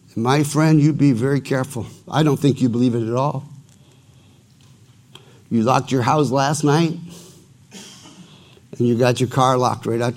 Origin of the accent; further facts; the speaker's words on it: Michigan, United States; also born or lived in Tennessee; he came from North Carolina, I came from Michigan, and by way of Tennessee to a Bible college.